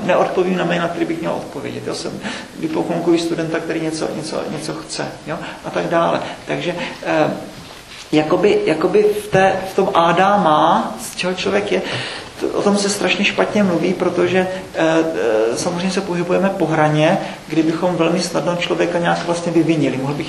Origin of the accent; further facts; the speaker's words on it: Brno, South Moravian Region, Czechia; born there; to, že jsem se narodil v Brně v roce 66